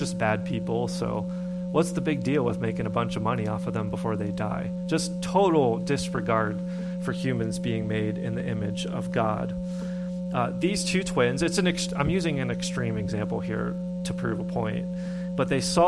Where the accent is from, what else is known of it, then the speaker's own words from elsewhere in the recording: Pittsburgh, Pennsylvania, United States; where I grew up in Appalachia, the heart of Appalachia, Pittsburgh, or northern Appalachia